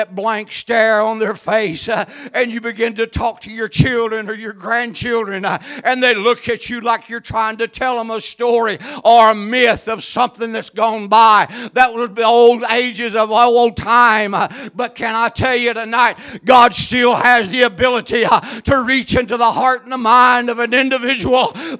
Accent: Texas, United States; I'm from Texas. I'm part of the y'all team.

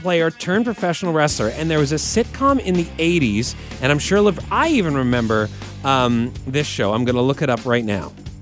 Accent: Toronto, Ontario, Canada; I grew up in Etobicoke

